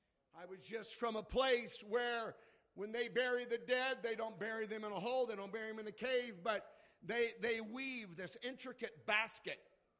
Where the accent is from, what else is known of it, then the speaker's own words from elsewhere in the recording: Pasadena, California, United States; my culture is from the metro culture. I was born in L.A. I was born in Pasadena, which is East L.A. And there's a culture in L.A.